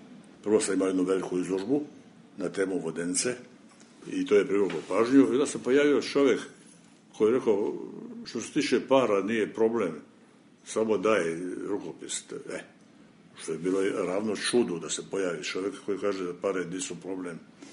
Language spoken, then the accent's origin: Serbian; Šibenik, Šibenik-Knin County, Croatia; ja sam iz Šibenika, mi smo doživjeli strahovito bombardovanje 1944. godine od strane saveznika.